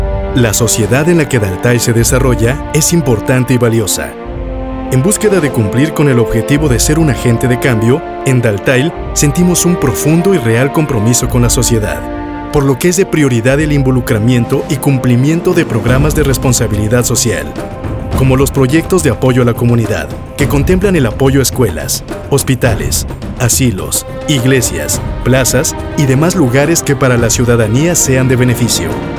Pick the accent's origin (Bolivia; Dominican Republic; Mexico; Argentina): Mexico; de México.